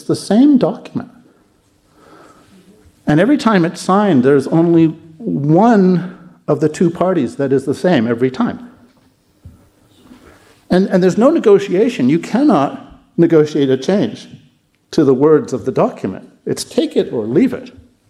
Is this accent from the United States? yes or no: no; Canada; I'm a Canadian, so when I say that I love Americans, it means I love some of the things they do.